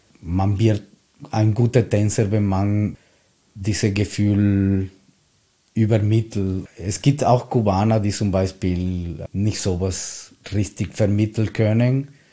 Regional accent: Cuba; German is a second language; ich komme aus Kuba und Kuba ist ein Kulturzentrum von Tanz, Musik.

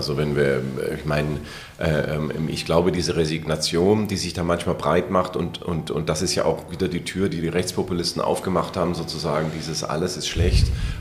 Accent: Baden-Württemberg, Germany; ich komme ja aus der Region und ich liebe diese Region

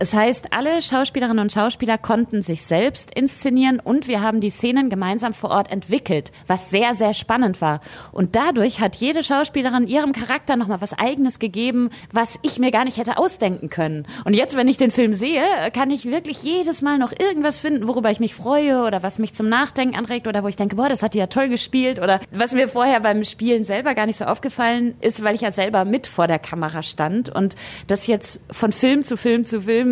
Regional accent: Lüdinghausen, North Rhine-Westphalia, Germany; man muss auch dazu sagen, ich komme aus Lüdinghausen.

